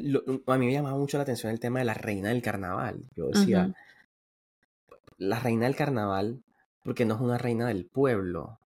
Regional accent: Barranquilla, Atlántico, Colombia; yo soy barranquillero, pero yo no me siento barranquillero porque no disfruto el carnaval.

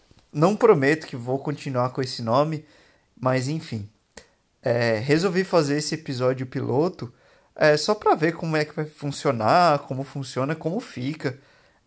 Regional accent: Bauru, São Paulo, Brazil; born there; Eu hoje tenho 33 anos e eu sou brasileiro, nascido no estado de São Paulo, na cidade de Bauru. Passei pouco tempo em Bauru e mudei para uma cidade que não muito difícil de se achar no mapa.

